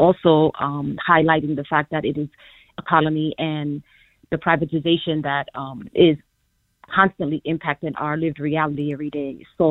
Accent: Brooklyn, New York, United States; also born or lived in Arecibo, Puerto Rico; I am from Brooklyn by way of Arecibo, Puerto Rico, and I'm Afro-Puerto Rican.

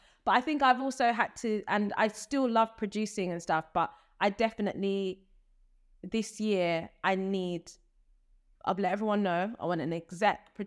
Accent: Zambia; you know, I'm from Zambia. I love Southern African stories that we don't really get to hear as much.

